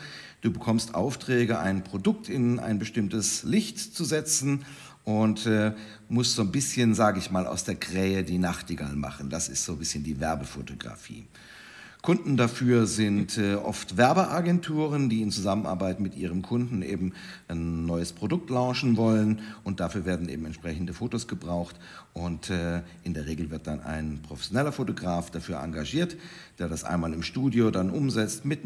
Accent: Konstanz, Baden-Württemberg, Germany; ich komme aus Konstanz am schönen Bodensee, ganz unten im Süden von Deutschland.

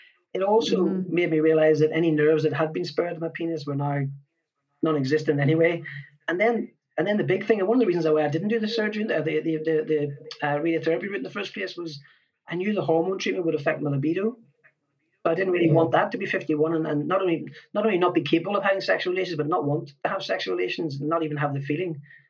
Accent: Ireland; Because I'm Irish

